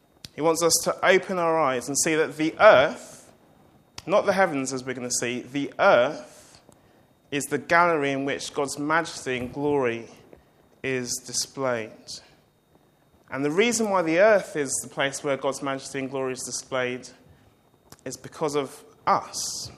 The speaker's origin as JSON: {"language": "English", "region": "London", "country": "United Kingdom", "tie": "born or raised there", "said": "Maybe it's because I grew up in London"}